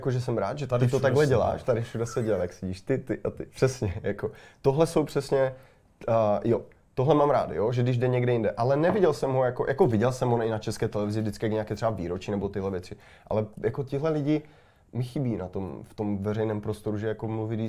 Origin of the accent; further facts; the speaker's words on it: Karviná, Moravian-Silesian Region, Czechia; já jsem prostě synek z Karviné